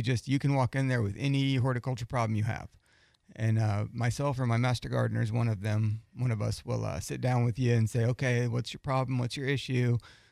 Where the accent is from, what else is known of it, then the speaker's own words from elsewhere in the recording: Iowa, United States; born there; I was born in Iowa. Most of my family's farmers.